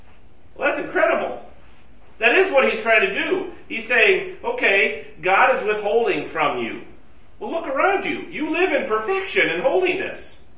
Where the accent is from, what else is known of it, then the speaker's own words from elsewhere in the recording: United States; maybe it's because I'm a man and I grew up in American culture